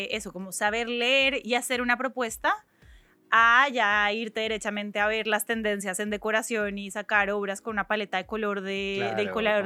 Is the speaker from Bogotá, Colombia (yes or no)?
yes; Bogotá, Colombia; Y me dijo, no, pero no los cuentes, es peligroso. Y yo soy de Bogotá.